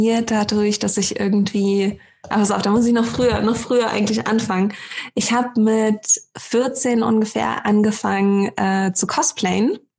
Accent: Greifswald, Mecklenburg-Vorpommern, Germany; Ganz ursprünglich komme ich aus dem Norden, aus Greifswald.

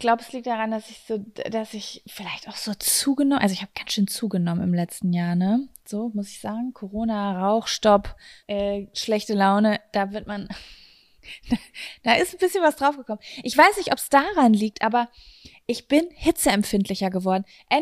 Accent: Lübbecke, North Rhine-Westphalia, Germany; now in Berlin, Germany; Ich bin gestern von meinem Elternhaus aus Lübbecke hierher wieder nach Berlin gekommen

